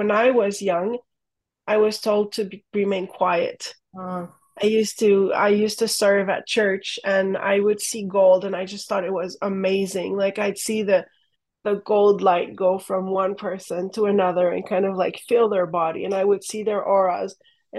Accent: Quebec, Canada; I remember once, I'm from Quebec

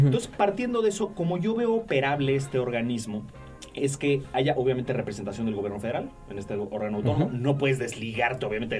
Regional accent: Mexico City, Mexico; yo soy de la Ciudad de México

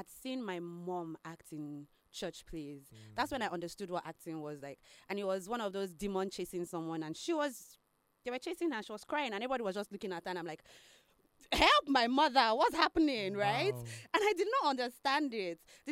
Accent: Lagos, Nigeria; I grew up in Lagos. I schooled in Ibadan. I served in Ekiti.

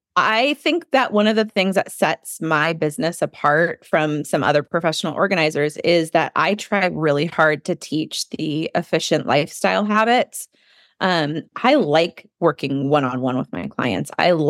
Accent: Santa Barbara, California, United States; both born and raised in Santa Barbara. So we have a really great friend base here.

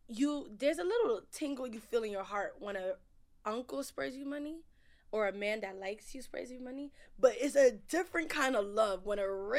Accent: Nigeria; I know my best friend is Haitian, so, and I'm Nigerian.

